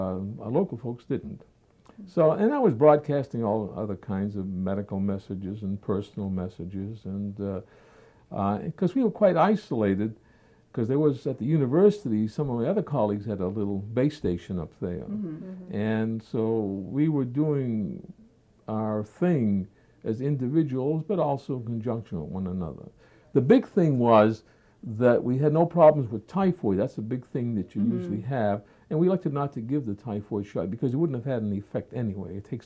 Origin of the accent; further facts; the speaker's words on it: New Hampshire, United States; also born or lived in Netherlands / Montreal, Canada; As I told you, I came originally from New Hampshire, but I did go to school. In the Netherlands